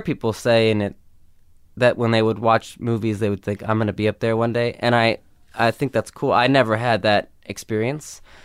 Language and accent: English; Los Angeles, California, United States; Westwood.